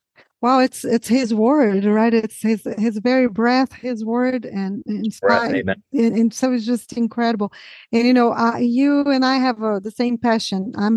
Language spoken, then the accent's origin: English; Brazil; and I'm from Brazil, and I saw that the next one is Brazilian Portuguese.